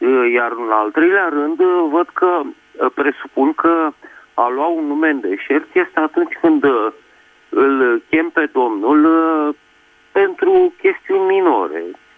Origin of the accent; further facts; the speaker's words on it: Bucharest, Romania; din București.